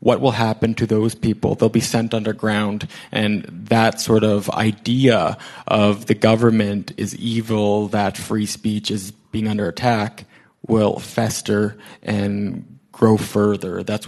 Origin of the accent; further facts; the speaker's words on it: Canada; that is legal here in Canada. You know, that's something that, as a Canadian, I'm aware of.